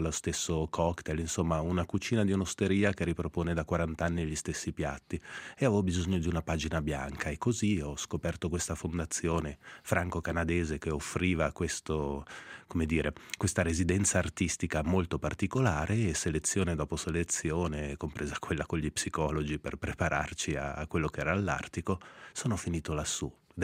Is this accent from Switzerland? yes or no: yes; Switzerland; un francese, uno scozzese e un canadese, più io svizzero